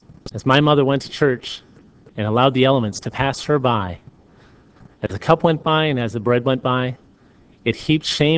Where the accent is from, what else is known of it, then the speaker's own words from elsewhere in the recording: New York, United States; Now, I grew up in the Catholic Church in New York.